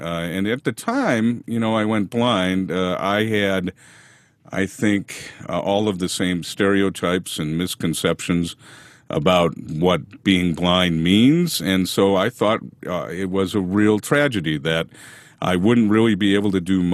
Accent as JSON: {"language": "English", "town": "Woodbury", "region": "Minnesota", "country": "United States", "tie": "born or raised there", "also_born_or_lived": "St. Paul", "said": "I was born in St. Paul, Minnesota, and grew up in a suburb of St. Paul called Woodbury, where my parents still live."}